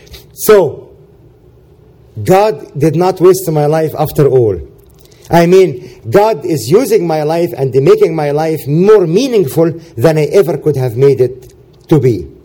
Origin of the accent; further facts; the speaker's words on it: Egypt; English is a second language; moved away as an adult; I came from Egypt to give you that book, to give Christian Americans that book. I was not supposed to leave Egypt. I was living a very comfortable life in Egypt.